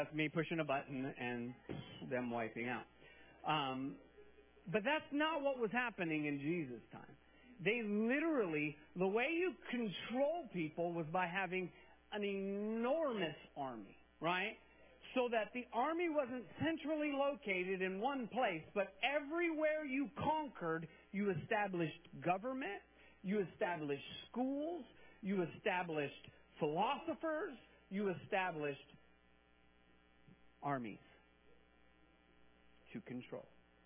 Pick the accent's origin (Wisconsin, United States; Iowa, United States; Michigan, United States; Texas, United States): Texas, United States; born there; I can say that because I was born in Texas